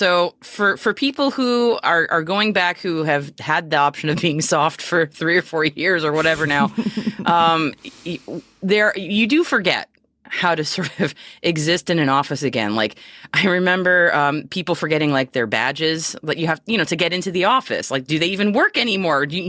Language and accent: English; United States; accent: American; They hear my American accent.